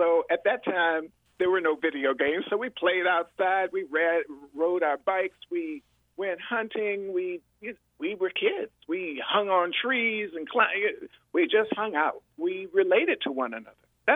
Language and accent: English; Virginia, United States; That's the environment in which I was raised in the Northern Neck.